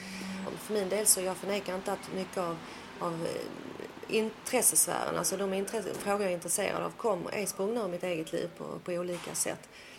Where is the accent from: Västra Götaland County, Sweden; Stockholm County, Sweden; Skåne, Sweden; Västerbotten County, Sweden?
Skåne, Sweden; Jag kom till Sverige när jag var i 4-5 års åldern. Och sen bodde jag i Skåne hela min uppväxt. Alltså fram tills 18 års åldern när jag lämnade för storstaden då, som det var.